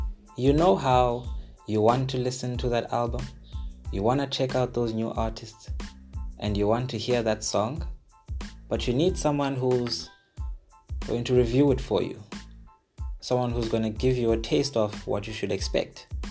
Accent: South Africa; and I'm from South Africa

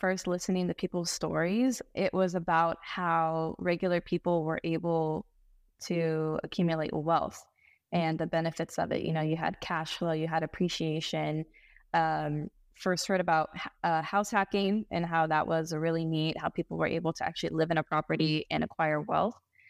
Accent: Temecula, California, United States; Born and raised in California. I actually grew up in Temecula, wine country.

